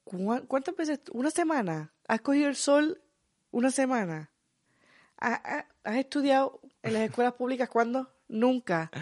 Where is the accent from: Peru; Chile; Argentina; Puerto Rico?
Puerto Rico; moved away as an adult; hay gente como nosotros que emigramos ya, bueno, que nos criamos prácticamente en Puerto Rico y emigramos cuando ya estábamos mayores